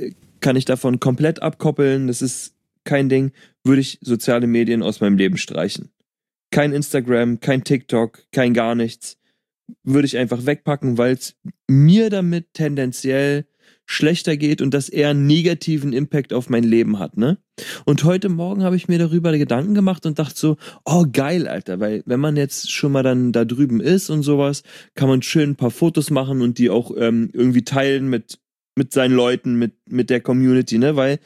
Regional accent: Berlin, Germany; ich komme aus Berlin

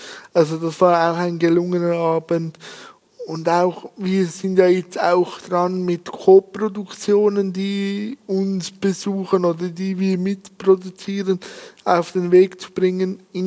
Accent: Switzerland; Und da muss ich ein großes Kränzchen binden, sagt man bei uns in der Schweiz so.

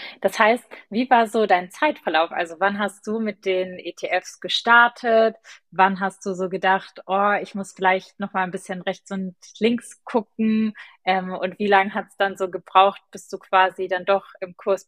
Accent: Ludwigsburg, Baden-Württemberg, Germany; weil ich komme ja aus Ludwigsburg, aber das ist nur Neckar-Gegend.

